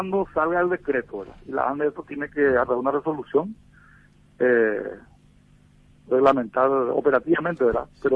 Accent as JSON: {"language": "Spanish", "town": "Coronel Oviedo", "region": "Caaguazú", "country": "Paraguay", "said": "De Coronel Oviedo."}